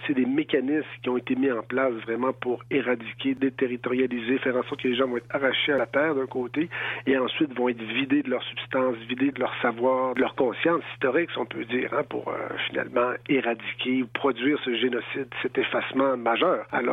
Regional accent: Essipit, Quebec, Canada; now in Ottawa, Canada; Moi, je suis des Sipites, Sipionou, Innu de la rivière au coquillage, qui est près de Tadoussac, situé un peu enclavé par les Escoumins, mais le territoire du Grand Nitassinan, le territoire traditionnel Innu, là, c'est de là que je viens.

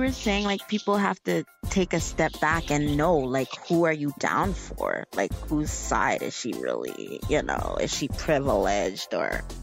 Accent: Greenfield Park, Quebec, Canada; I am first-generation born Canadian, like born and raised here. I was born and raised on the South Shore, Greenfield Park, okay, to be specific.

